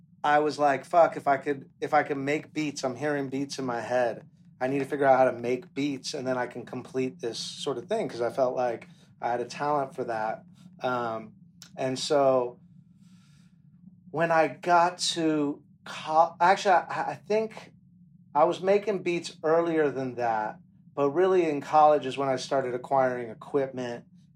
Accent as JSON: {"language": "English", "town": "Kihei", "region": "Hawaii", "country": "United States", "tie": "born or raised there", "said": "yeah, I grew up in Kihei mostly. I went to Kihei school."}